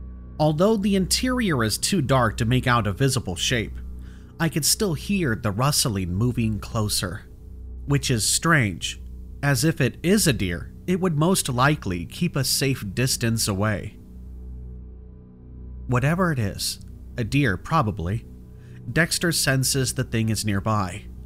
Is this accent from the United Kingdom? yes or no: yes; England, United Kingdom; accent: English; just like Lauren warned me, they couldn't help but mimic my dull English accent any chance they got.